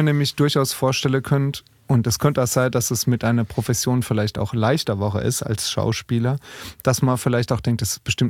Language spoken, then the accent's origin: German; Otterstadt, Rhineland-Palatinate, Germany; also born or lived in Speyer; Ach, ich bin in Speyer geboren, bin aber in Otterstadt aufgewachsen.